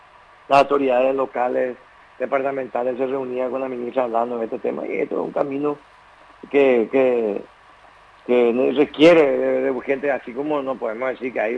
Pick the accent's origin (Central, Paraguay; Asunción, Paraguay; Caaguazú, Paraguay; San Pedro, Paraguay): San Pedro, Paraguay; yo soy de San Pedro, sí. Yo soy del departamento de San Pedro